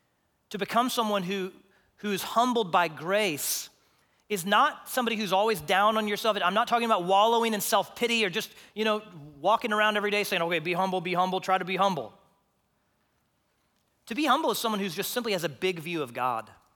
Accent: Houston, Texas, United States; That was the way I was growing up. I grew up in Houston.

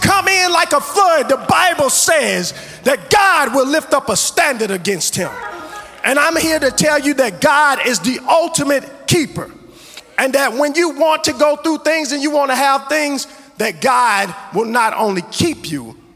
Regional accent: the South, United States; I was a young black man growing up in the South, hanging around these things in what would be considered a difficult neighborhood

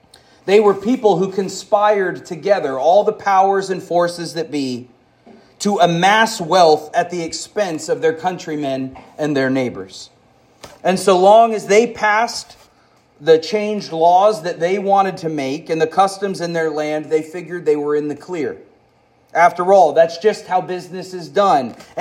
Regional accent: the South, United States; I grew up in the South, where segregation and slavery were legal

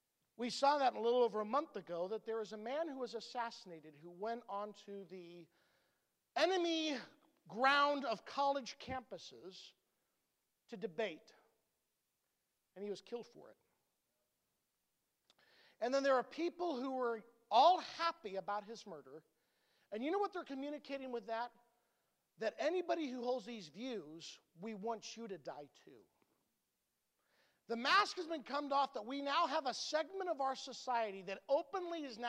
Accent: Honduras; now in United States; I remember when I was growing up in Honduras

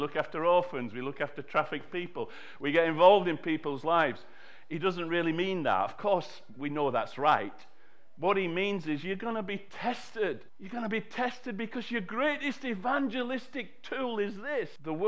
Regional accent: Bradford, Yorkshire and the Humber, United Kingdom; That's why I say I'm from Bradford, not Texas.

